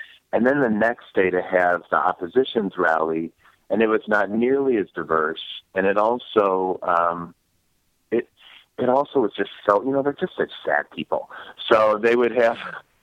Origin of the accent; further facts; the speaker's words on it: Springfield, United States; I mean, I'm from Springfield growing up, and I've seen a lot of rallies